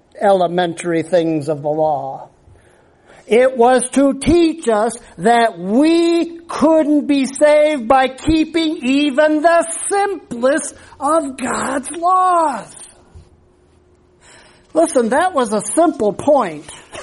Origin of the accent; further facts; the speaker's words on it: United States; Speaking as an American, I can talk about how things were back when we were under British rule.